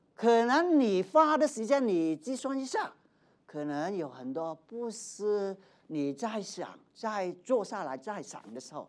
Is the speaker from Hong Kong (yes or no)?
yes; Hong Kong; now in Denver, United States; 我从香港过来，最近呢看新闻啊、电视啊，就告诉我，原来香港现在很多人呢